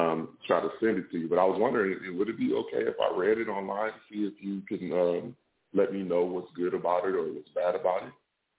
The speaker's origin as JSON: {"language": "English", "town": "Detroit", "region": "Michigan", "country": "United States", "said": "I'm from Detroit, but I'm actually in back and forth between Georgia and Alabama right now."}